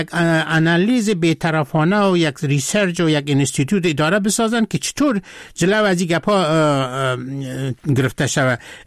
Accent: Afghanistan; مردم که فهمیدن که ما از افغانستان هستم

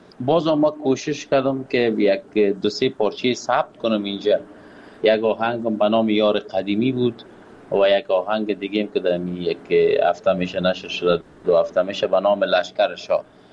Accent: Kabul, Afghanistan; now in Pakistan; از وطن دور هستم، دور از کابل جان هستیم، دور از افغانستان هستیم، دلتنگ هم و هوا آمدیم. فعلا پاکستان هستم

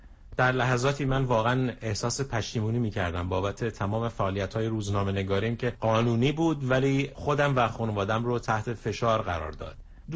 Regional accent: Iran; moved away as an adult; now in Canada; کانادا عملاً کشور جدید من شده. با اینکه من همیشه ایرانی هستم و ایرانی باقی خواهم موند

